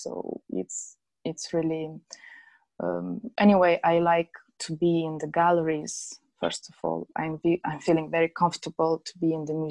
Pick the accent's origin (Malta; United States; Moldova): Moldova; now in London, United Kingdom; So I'm from Moldova, East Europe, and I'm living in London for 5 years.